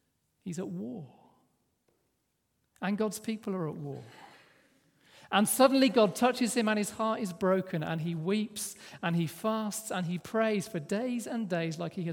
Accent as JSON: {"language": "English", "town": "Worcester", "region": "West Midlands", "country": "United Kingdom", "tie": "born or raised there", "said": "The church I grew up in Worcester, we've been there for a while"}